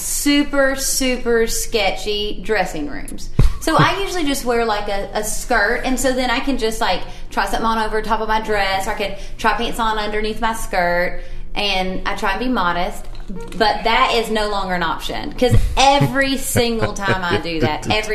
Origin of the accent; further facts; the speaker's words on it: Louisville, Kentucky, United States; I'm from Louisville, Kentucky.